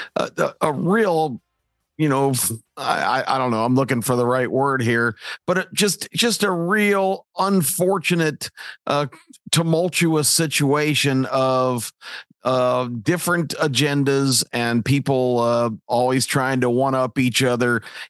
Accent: United States; I think as an American, we all have a responsibility to be as informed as we can possibly be

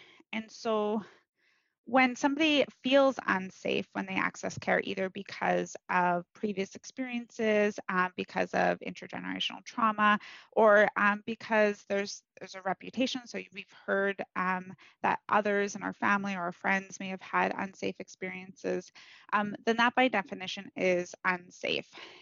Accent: British Columbia, Canada; now in Prince George, Canada; from Clasden, which is just north of Fort St. James. I'm a member of Lasiliu, the Frog Clan, calling in today from the Tlalit Traditional Territory, otherwise known as Prince George.

